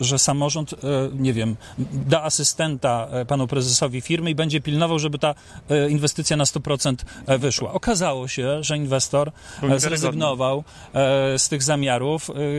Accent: Świętokrzyskie Voivodeship, Poland; kocham Świętokrzyskie i tu mieszkam, jestem tutejszy, a nie spadochroniarz.

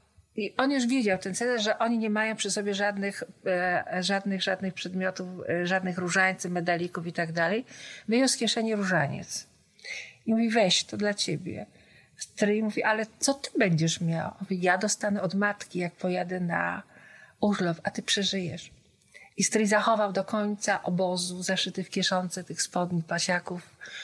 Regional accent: Poznań, Greater Poland Voivodeship, Poland; ponieważ jestem poznanianką.

